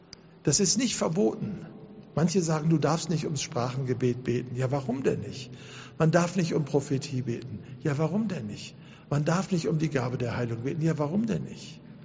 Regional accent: Duisburg, North Rhine-Westphalia, Germany; accent: Ruhr; ich komme ja aus Duisburg, nicht aus Duisburg, sondern aus Duisburg, ja, so heißt das richtig, wenn man jetzt mal in Ruhrgebietische verfällt.

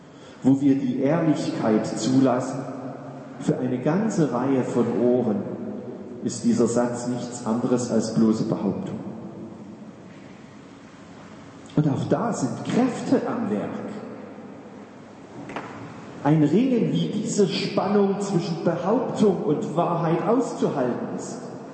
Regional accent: East Germany, Germany; Dass ich Landei aus dem Osten, geboren und aufgewachsen in der DDR

